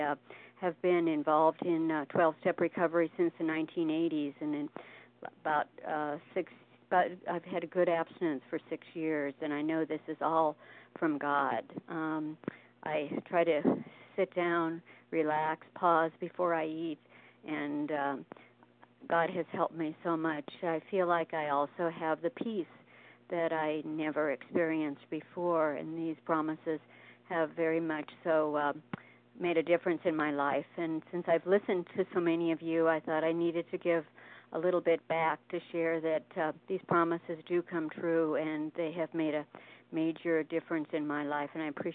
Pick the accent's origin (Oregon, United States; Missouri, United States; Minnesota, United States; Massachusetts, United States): Oregon, United States; Beaverton; I am from Beaverton, Oregon, and I have been listening to A Vision for You for many months, but I've never shared.